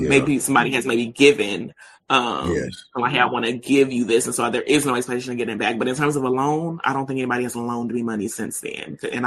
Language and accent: English; Chicago, Illinois, United States; When I was in undergrad in Nebraska, you know, I'm from Chicago.